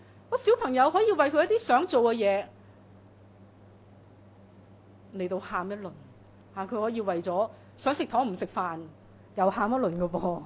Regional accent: China; 我們中國人呢有些說話呢都挺誤導

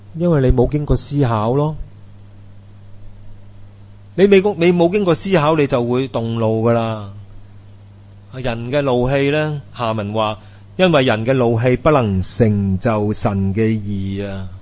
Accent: China; 我们中国人说呢， 覆水难收，系嘛？

